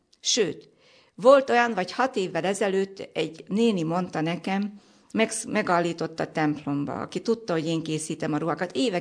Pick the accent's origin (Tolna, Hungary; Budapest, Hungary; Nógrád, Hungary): Nógrád, Hungary; Mihálygerge; a szülőfalum Mihály Gergén születtem, nagyon szeretem a szülőfalumat, a Mihály Gergi templomba